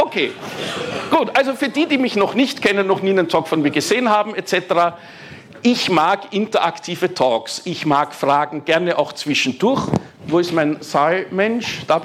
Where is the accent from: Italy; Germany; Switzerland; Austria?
Austria; Vienna; Ich bin Österreicher, das hört man wahrscheinlich. Ich bin Wiener. Ich spreche relativ schnell und wahrscheinlich für euch vielleicht unverständliches Deutsch.